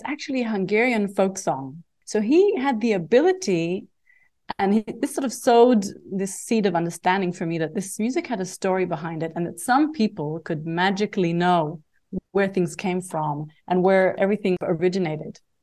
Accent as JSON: {"language": "English", "country": "Israel", "tie": "born or raised there", "said": "And particularly as a child growing up in Israel"}